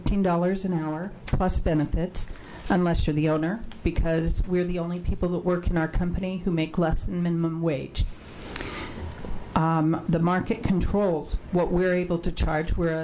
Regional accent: Salem, Oregon, United States; from Salem, Oregon.

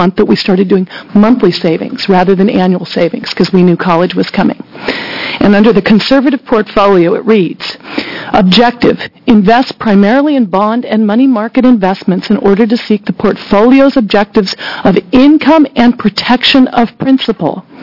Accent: Corvallis, Oregon, United States; I'm from Corvallis, Oregon, and I'm a working mom.

